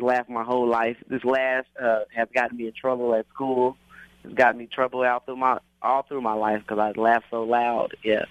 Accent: Oklahoma City, Oklahoma, United States; I grew up in Oklahoma City.

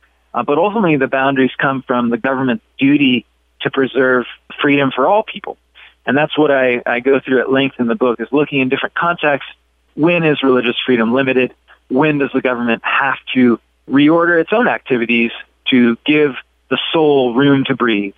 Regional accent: Salt Lake City, Utah, United States; Yeah, so the Amos case, we'll call it for shorthand, actually arose in my hometown, Salt Lake City, just down the street from where I am right now.

